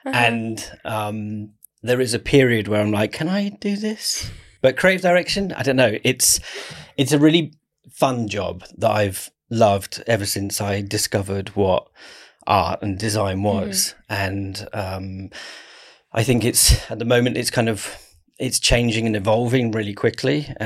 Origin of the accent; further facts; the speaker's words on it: South East England, United Kingdom; I grew up in Kent.